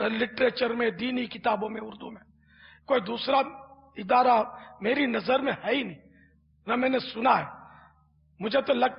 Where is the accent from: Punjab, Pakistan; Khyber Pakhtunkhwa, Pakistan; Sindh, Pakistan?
Sindh, Pakistan; Karachi; born there; میں تو یعنی کٹر پاکستانی ہوں. میں اصلاً نسلاً یوں کہتے ہیں کہ میری پیدائش جو ہے نا یہ باب المدینہ کراچی میں ہوئی ہے. میری جائے ولادت, میرا برتھ پیلس کراچی ہے, پاکستان. میں یوں پاکستانی ہوں.